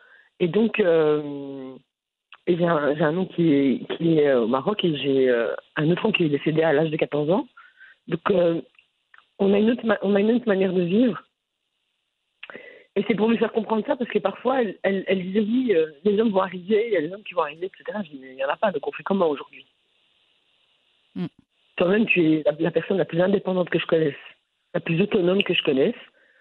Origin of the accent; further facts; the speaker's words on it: Brussels, Brussels-Capital Region, Belgium; Je suis née à Bruxelles. Je suis née à Bruxelles, j'ai grandi à Bruxelles. Et donc, j'ai connu le Maroc par les vacances et la culture à la maison.